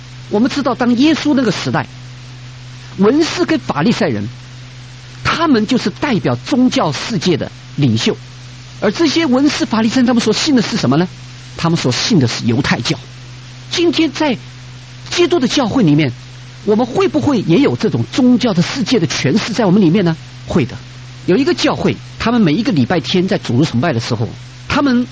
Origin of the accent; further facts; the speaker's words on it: China; 特别我们中国人，我们在我们的中国的历史里面也是一个拜偶像的一个国家。